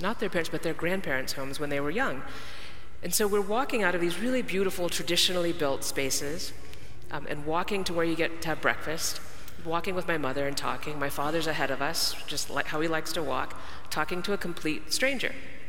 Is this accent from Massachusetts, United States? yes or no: no; Garland, Texas, United States; So I'm from Garland, Texas, where we speak English. And I was taught English by my parents, who were taught British English and speak it with Indian accents, South Indian accents.